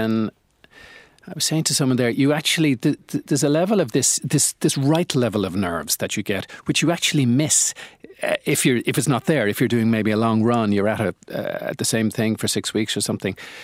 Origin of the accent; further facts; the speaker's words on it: Dublin, Leinster, Ireland; I'm from Dublin, and I went to school in Belvedere College, where my father was a teacher